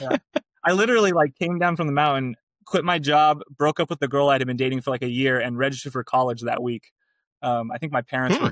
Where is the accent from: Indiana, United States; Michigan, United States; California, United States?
California, United States; Bakersfield; But, you know, I grew up in Bakersfield. Bakersfield, you know, we were partying a lot.